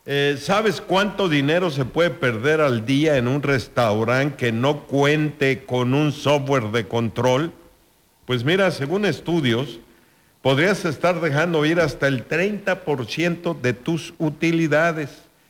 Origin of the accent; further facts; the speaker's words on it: Mexico; tan buenos que somos los mexicanos para las fiestas